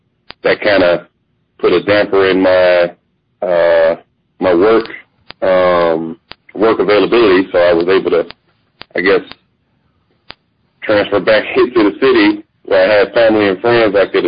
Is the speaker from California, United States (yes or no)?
no; Detroit, Michigan, United States; Yeah, born and raised in Detroit.